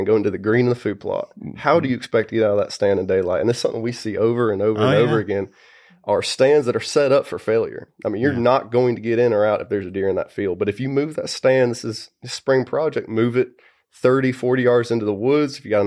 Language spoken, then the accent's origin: English; North Carolina, United States; But I'm from North Carolina, from the mountains there. Went to North Carolina State, and I eventually came to Mississippi State for my master's.